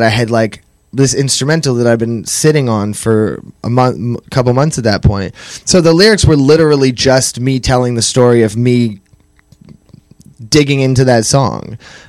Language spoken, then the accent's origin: English; Toronto, Ontario, Canada; Like as a kid, I grew up in Toronto in Rexdale